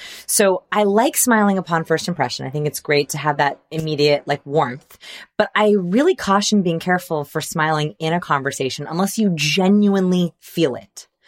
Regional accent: Portland, Oregon, United States; Like, for example, I'm from Portland, Oregon.

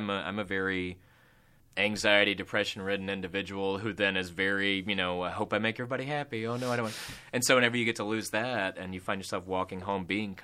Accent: Mississippi, United States; Like, I'm from Mississippi, so anything, you know, any sort of that region. Although I can't do a Southern accent to save my life

